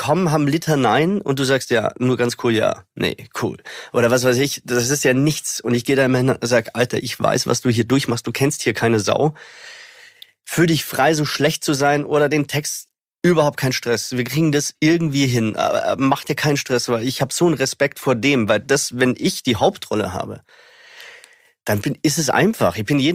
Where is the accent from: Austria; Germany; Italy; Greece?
Germany; Die perfekte Aussprache war mir egal, weil ich bin Deutscher